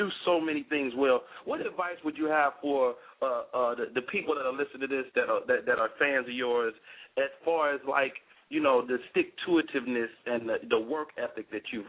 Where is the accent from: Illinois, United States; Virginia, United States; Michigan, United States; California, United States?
Illinois, United States; Chicago; y'all from my hometown, y'all, you know, the Chicago area.